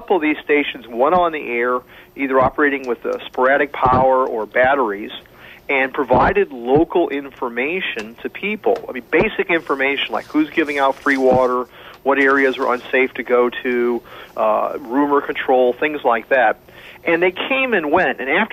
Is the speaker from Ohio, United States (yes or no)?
no; Austin, Texas, United States; No. We're from Austin.